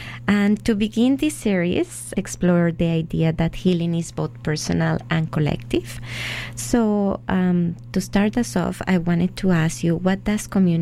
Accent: Colombia; now in Canada; I grew up in Colombia, and since moving here, I have been learning and unlearning about Canadian history

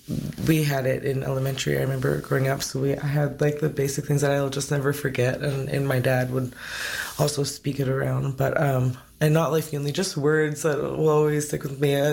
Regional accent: Dease Lake, British Columbia, Canada; now in Whitehorse, Canada; I grew up there most of my life. I moved back there a couple years ago to try and make it back in the hometown for a bit

